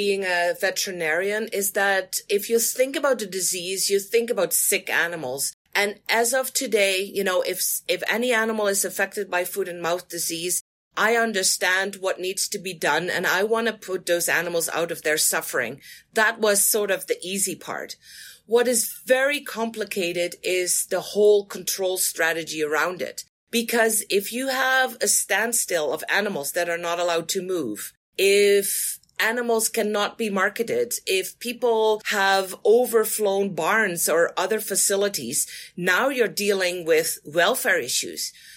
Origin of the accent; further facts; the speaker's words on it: Netherlands; English is a second language; probably my accent gives it away from the Netherlands. So I practiced in the Netherlands in 1997.